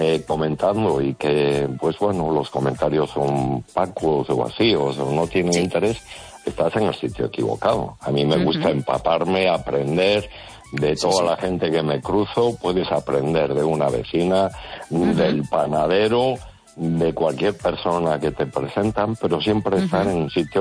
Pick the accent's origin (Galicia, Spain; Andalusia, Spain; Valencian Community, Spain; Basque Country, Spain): Galicia, Spain; Ferrol; de Ferrol.